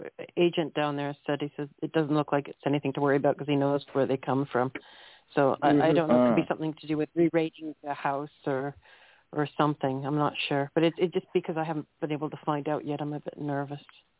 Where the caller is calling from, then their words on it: England, United Kingdom; I'm calling from England.